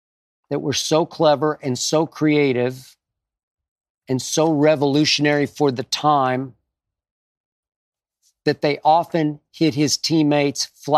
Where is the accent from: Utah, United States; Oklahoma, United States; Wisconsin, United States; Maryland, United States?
Oklahoma, United States; Oklahoma City; I got to see him at what was called the All-College Tournament in my hometown of Oklahoma City.